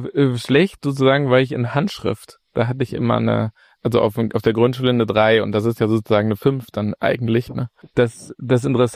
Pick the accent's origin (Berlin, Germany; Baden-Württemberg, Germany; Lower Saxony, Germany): Berlin, Germany; born or raised there